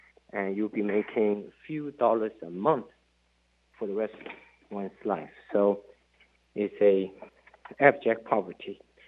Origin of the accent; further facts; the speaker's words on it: China; I grew up in China, People's Republic of China, and actually in a very difficult time called Cultural Revolution